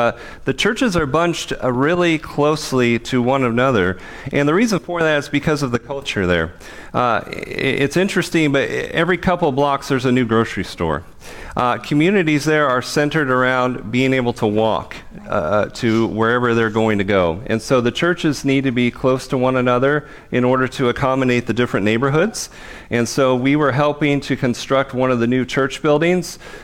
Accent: Pacific Northwest, United States; We are from the Northwest, so we know that we will be able to survive in Mexico.

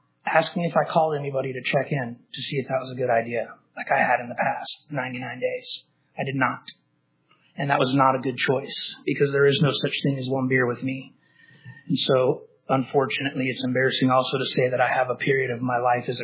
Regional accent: United States; Because I'm American, and I rate to celebrate our birthday.

